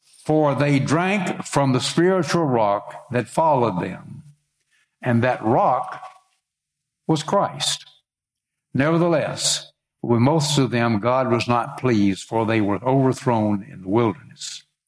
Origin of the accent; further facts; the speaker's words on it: the South, United States; accent: Southern; And, of course, I can't help my accent.